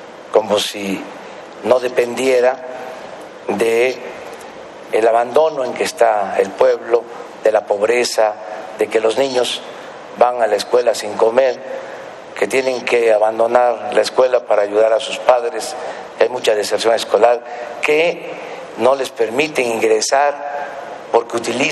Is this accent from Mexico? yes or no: yes; Tepetitán, Tabasco, Mexico; moved away as an adult; now in Mexico City, Mexico; Tepetitán, del municipio de Macuspana, del estado de Tabasco. Mis padres se dedicaban al comercio y estudié en mi pueblo la primaria